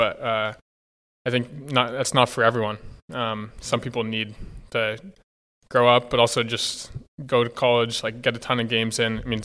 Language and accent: English; Seattle, Washington, United States; born and raised in Seattle, actual Seattle. I played for Seattle United for like the first year it was started as a club. Played high school soccer here.